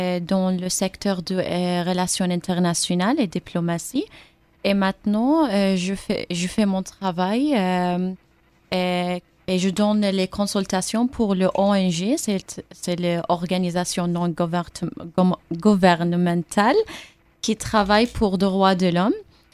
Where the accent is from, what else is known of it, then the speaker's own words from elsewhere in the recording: Bahrain; French is a second language; moved away as an adult; now in France; je viens de Bahreïn. Bahreïn c'est un petit pays situé en le golfe Persique, c'est à côté... et Qatar, et c'est à côté Arabie Saoudite. J'ai fait mes études au Bahreïn, dans un polytechnique.